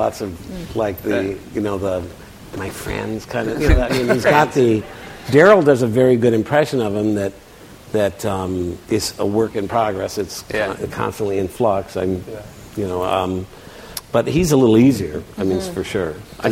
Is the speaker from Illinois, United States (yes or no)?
yes; Illinois, United States; I mean, I grew up in Illinois